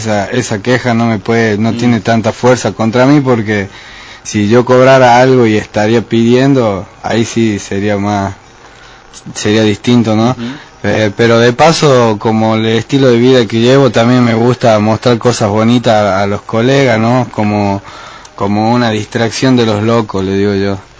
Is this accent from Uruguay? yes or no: no; San Fernando del Valle de Catamarca, Catamarca, Argentina; soy de acá de Catamarca de San Fernando, de los barrios y del centro